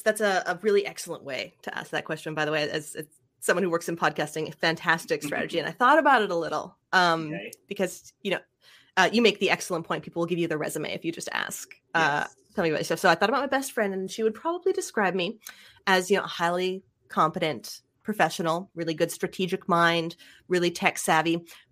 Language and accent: English; Ottawa, Ontario, Canada; also born or lived in Montreal; I grew up in Ottawa is the town I grew in. Then I moved to Montreal, kind of the bigger city nearby